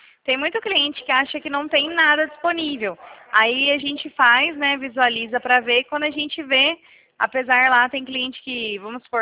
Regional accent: Rio Claro, São Paulo, Brazil; Ah, aqui pertinho, eu sou de Rio Claro.

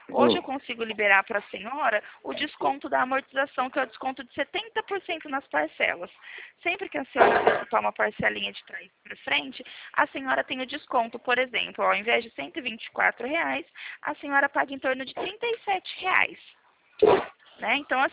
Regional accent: Presidente Prudente, São Paulo, Brazil; Sou aqui da cidade de Presidente Prudente, tá?

